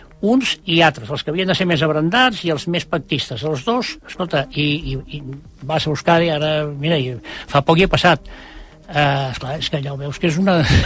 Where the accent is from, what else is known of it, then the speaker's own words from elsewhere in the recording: Andalusia, Spain; Catalan is a second language; no sé si és perquè sóc andalús